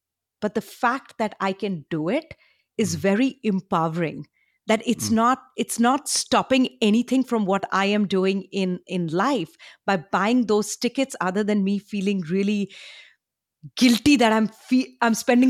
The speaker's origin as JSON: {"language": "English", "country": "India", "moved": "yes", "lives_now": "United States", "said": "maybe because I'm an immigrant, maybe because of the fact that when I came from India, I had, you know, absolutely nothing."}